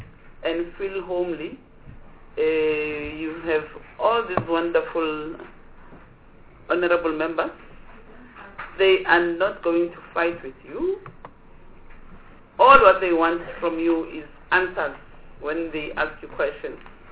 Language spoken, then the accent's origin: English; Gauteng, South Africa; I'm also from Gauteng.